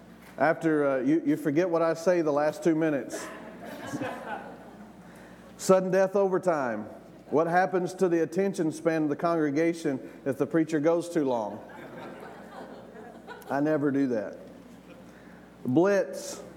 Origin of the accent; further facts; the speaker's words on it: Tennessee, United States; I'm from Tennessee. I've been here for 5 months.